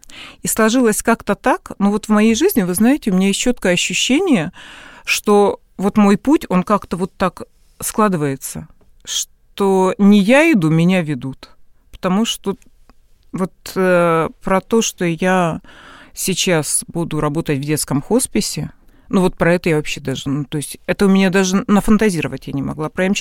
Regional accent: Belarus; Ну, я из Белоруссии.

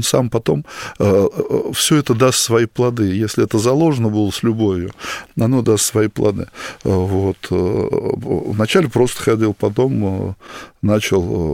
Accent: Moscow Oblast, Russia; место, где я вырос, в Подмосковье, это такой поселок

